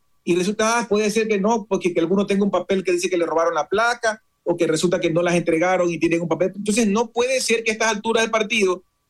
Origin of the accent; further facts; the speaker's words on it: Ecuador; hay que también como ecuatorianos defender de que no se venda en mal momento